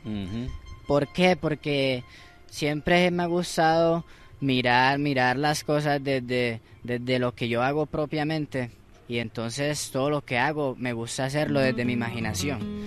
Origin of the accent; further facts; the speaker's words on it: Montería, Córdoba, Colombia; De mi tierrita siempre la menciono en varias cancioncitas, porque esa es mi cuna